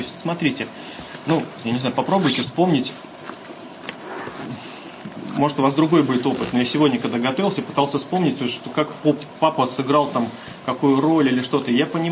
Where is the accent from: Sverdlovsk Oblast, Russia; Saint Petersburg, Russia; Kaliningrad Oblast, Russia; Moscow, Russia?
Kaliningrad Oblast, Russia; Kaliningrad; Я из Калининграда.